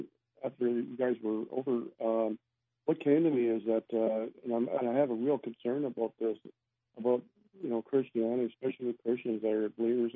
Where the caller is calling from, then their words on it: London, Ontario, Canada; I'm from London, Ontario.